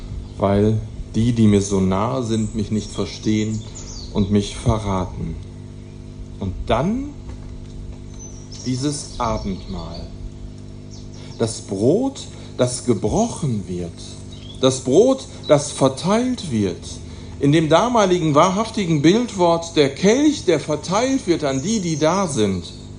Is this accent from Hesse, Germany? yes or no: no; Münster, North Rhine-Westphalia, Germany; dann ist das eine Verpflichtung für uns als Münsteraner